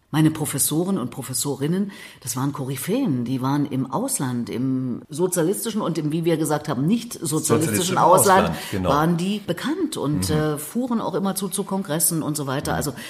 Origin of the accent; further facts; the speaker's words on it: Thuringia, Germany; ich komme ja aus Thüringen